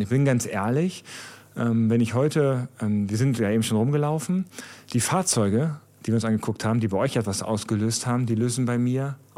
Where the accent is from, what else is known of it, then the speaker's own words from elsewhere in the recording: Lower Saxony, Germany; ich bin Norddeutscher. Also ich bin mein Leben lang Niedersachsen. Ich habe meinen Wohnsitz immer in Niedersachsen gehabt.